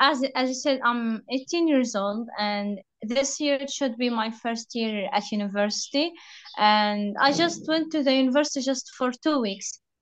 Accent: Gaza Strip, Palestine; English is a second language; I'm in the north, but at the first days, we evacuated to Rafah. We have some relatives here.

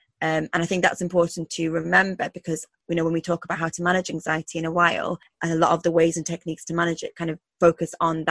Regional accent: United Kingdom; the podcast where we, as two British South Asian doctors, press unmute on the conversations we need to be having more of in our communities.

